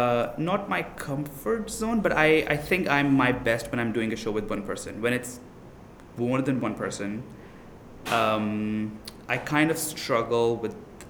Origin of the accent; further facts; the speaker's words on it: Pakistan; because I come from Pakistan, we take pride in our poetry, the Urdu poetry